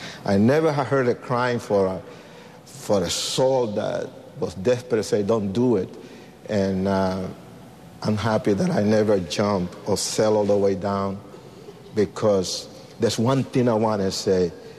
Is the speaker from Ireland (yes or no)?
no; Puerto Rico; born there; I was born in Puerto Rico. I was born in a witchcraft home.